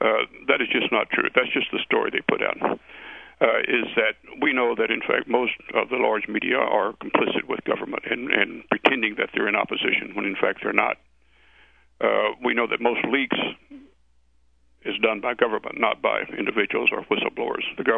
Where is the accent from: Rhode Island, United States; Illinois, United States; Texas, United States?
Texas, United States; Yeah, I'm from Texas. You know, the saying down there, one problem, one ranger.